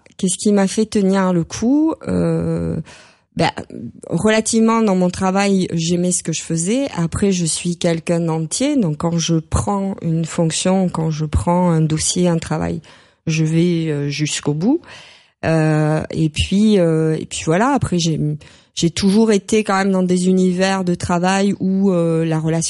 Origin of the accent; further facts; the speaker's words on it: Nouvelle-Aquitaine, France; je suis très, très attachée à la maison familiale dans laquelle mm-hmm. j'ai grandi dans les Landes.